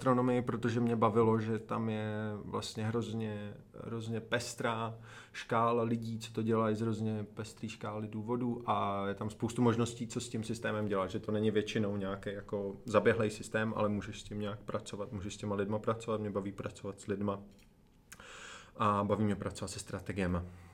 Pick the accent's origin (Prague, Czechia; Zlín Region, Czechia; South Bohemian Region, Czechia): Prague, Czechia; also born or lived in Most; narodil jsem se v Praze, taky jsem trošku vyrůstal v Mostě a chodil jsem potom na anglický gymnázium v Praze